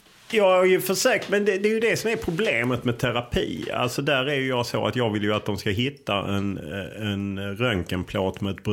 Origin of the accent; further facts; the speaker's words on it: Lund, Skåne, Sweden; det var någon slags bullerbyn där jag växte upp i Lund, ett kvarter som var fullt av barnfamiljer